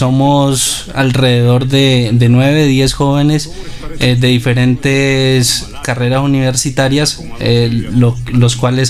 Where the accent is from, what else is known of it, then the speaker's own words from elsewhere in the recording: Lerma, Cauca, Colombia; born there; Nací en Lerma, Cauca.